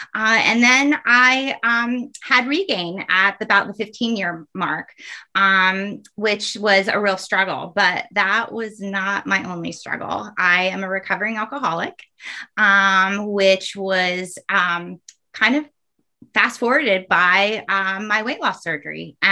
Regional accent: North Carolina, United States; now in Rhode Island, United States; I'm currently living in Rhode Island for a second. I will be moving to North Carolina, my home state, go Heels, in July.

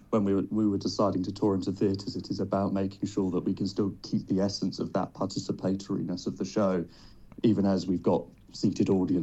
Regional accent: Grantham, East Midlands, United Kingdom; also born or lived in Nottingham; So I'm from the Midlands myself. So I grew up in Grantham, but my family is from Nottingham. So I've spent a lot of time in Nottingham over the years.

